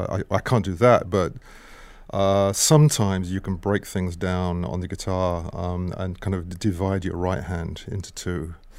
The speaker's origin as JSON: {"language": "English", "region": "London", "country": "United Kingdom", "tie": "born or raised there", "said": "like 10, 11 years old, I'd be very bored as a kid. You know, like the weather would be terrible. This is growing up in London."}